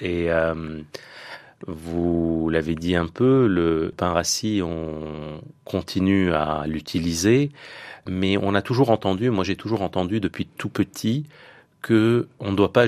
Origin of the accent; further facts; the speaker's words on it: Lebanon; Chez nous, au Liban et au Moyen-Orient, le pain sert à la fois d'aliment, mais aussi d'ustensile